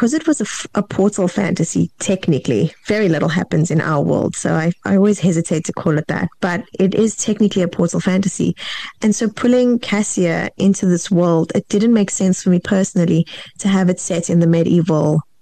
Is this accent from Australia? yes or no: no; South Africa; I grew up in South Africa.